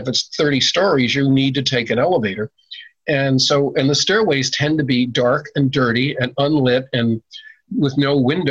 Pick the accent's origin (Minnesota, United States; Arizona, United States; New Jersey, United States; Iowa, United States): New Jersey, United States; and I grew up in New Jersey, we had the so-called projects in Jersey City, Newark, and these other cities.